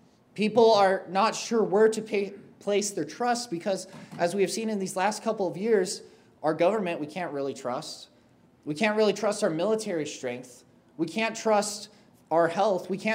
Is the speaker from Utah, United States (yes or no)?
yes; Utah, United States; now in Three Hills, Canada; I grew up in Utah, actually. That is my home state. My dad was a pastor there for 15 years of my life. And then 5 years ago, the Lord moved us up to Canada.